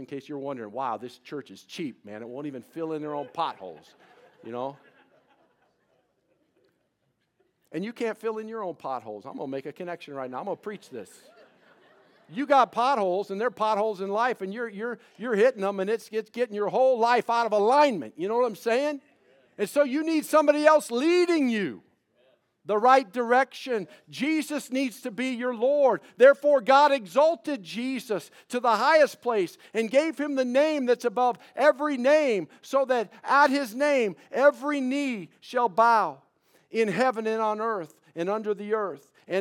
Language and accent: English; United States; I mean, after all, I'm an American. And Americans, we don't like kings.